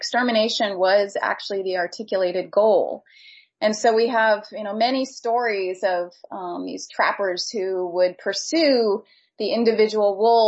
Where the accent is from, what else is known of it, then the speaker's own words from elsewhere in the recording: Maine, United States; I'm originally from Maine